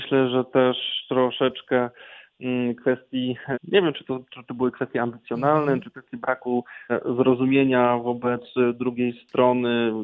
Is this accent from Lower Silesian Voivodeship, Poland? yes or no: yes; Wałbrzych, Lower Silesian Voivodeship, Poland; Sam pochodzę z aglomeracji wałbrzyskiej, gdzie na przestrzeni lat nasz region otrzymywał bardzo wiele ciosów.